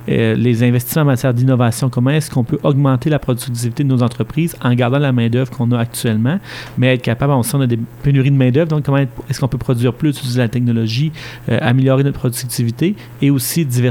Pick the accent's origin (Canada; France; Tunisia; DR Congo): Canada; Kedgwick, New Brunswick; Je suis originaire de Kedgwick, au centre de la circonscription. J'ai grandi dans une communauté rurale comme plusieurs de nos communautés qu'on a dans le Madawaska Restigouche.